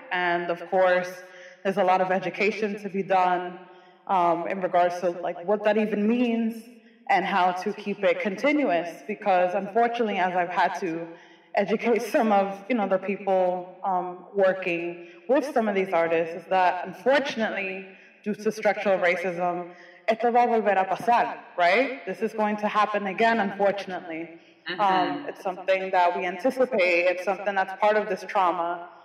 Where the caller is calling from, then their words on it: Boston, Massachusetts, United States; I am in Boston, Massachusetts.